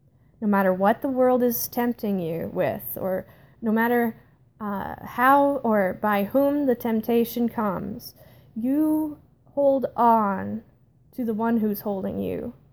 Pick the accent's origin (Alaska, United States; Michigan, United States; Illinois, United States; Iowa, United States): Iowa, United States; Cherokee; I personally wish to give a shout out to KCHE in my hometown of Cherokee, Iowa.